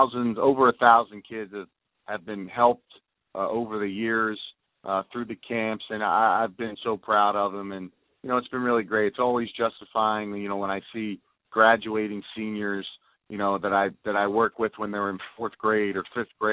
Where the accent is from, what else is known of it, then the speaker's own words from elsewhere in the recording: Philadelphia, Pennsylvania, United States; now in Tampa, United States; obviously my hometown in Philadelphia and here in Tampa where I make my home now.